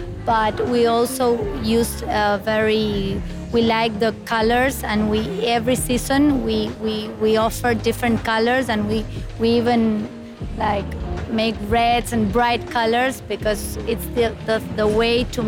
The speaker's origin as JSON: {"language": "English", "country": "Uruguay", "lives_now": "Miami, United States", "said": "I'm from Uruguay, but I live in Miami now. So I started the brand in Miami."}